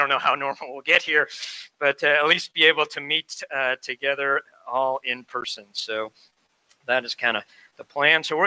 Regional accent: Chicago, Illinois, United States; When I was growing up in the Chicagoland area, we lived near a place that was called Underwriters Laboratories, UL.

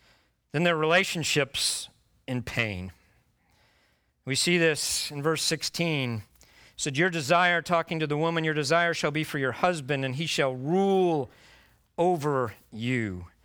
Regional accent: the North, United States; I grew up in the North. Southern gardening and Southern lawn care is just, it's a whole different thing, right?

